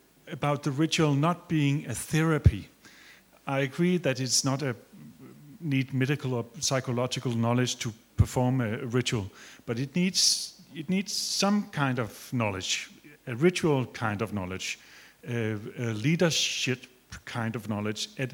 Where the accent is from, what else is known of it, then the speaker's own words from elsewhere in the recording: Denmark; I'm from Denmark.